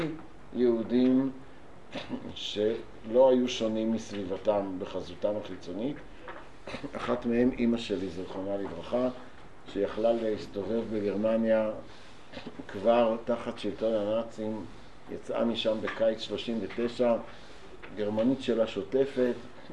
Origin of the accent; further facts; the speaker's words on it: Haifa, Haifa District, Israel; בית הכנסת באחוזה שבו גדלתי בחיפה